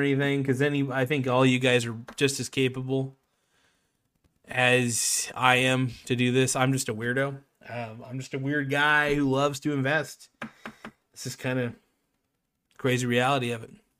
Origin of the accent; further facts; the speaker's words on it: Oregon, United States; I'm from Oregon. So Daddy Shom is asking what state I'm from. I'm from Oregon.